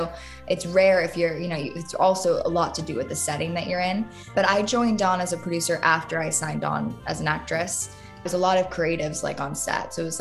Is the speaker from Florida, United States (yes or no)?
yes; Florida, United States; now in Los Angeles, United States; Yeah, so I'm from Florida originally, but...